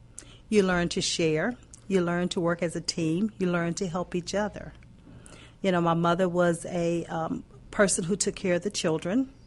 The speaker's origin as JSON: {"language": "English", "region": "West Virginia", "country": "United States", "tie": "born or raised there", "said": "The first 17 years of my life. Yes, I grew up in West Virginia, and I tell everybody"}